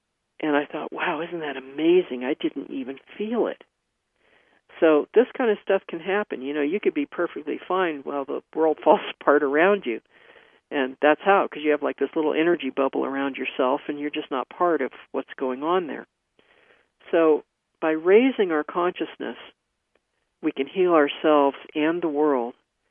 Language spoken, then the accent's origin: English; San Francisco, California, United States; let me explain to you that I grew up in San Francisco, and I have an earthquake act that I go into.